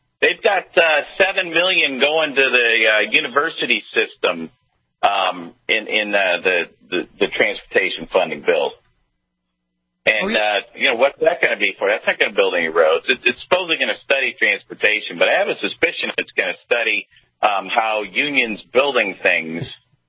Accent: Missouri, United States; You can imagine being a Midwesterner from Missouri

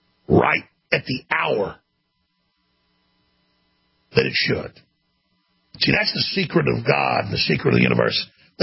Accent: Texas, United States; But, you know, I grew up in Texas, and I grew up, you know, with every other high school named Robert E. Lee High School.

